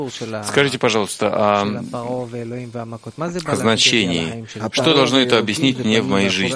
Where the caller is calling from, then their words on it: Jerusalem, Jerusalem District, Israel; Я из Иерусалима.